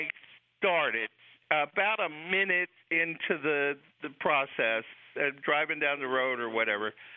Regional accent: Orlando, Florida, United States; I'm from the home of all that stuff. I'm from Orlando, Florida.

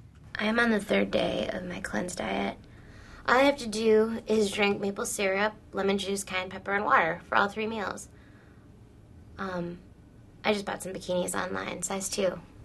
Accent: United States; simply by being an Indian American woman, I was already so statistically interesting.

